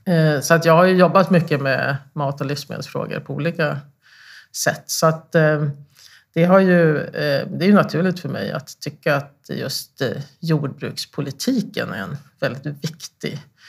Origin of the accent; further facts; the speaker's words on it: Örnsköldsvik, Västernorrland County, Sweden; now in Uppsala, Sweden; och jag bor i Uppsala. Jag har mina rötter i norra Sverige. Jag är uppvuxen i Örnsköldsvik och vi har en släktgård i norra Västerbotten där vi också har skog.